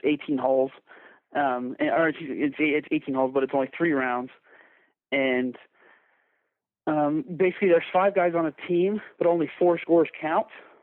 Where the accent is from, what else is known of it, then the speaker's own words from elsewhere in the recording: Nevada, United States; now in Las Vegas, United States; Well, I'm originally from Northern Nevada. Came to school in Las Vegas to pursue a PGA membership as well as to get my college degree.